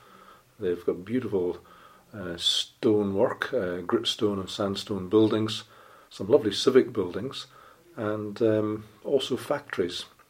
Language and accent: English; Hull, Yorkshire and the Humber, United Kingdom; and I come from Hull